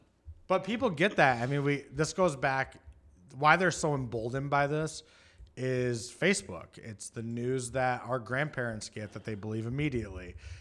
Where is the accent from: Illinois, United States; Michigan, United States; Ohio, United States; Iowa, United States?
Michigan, United States; I'm from Michigan.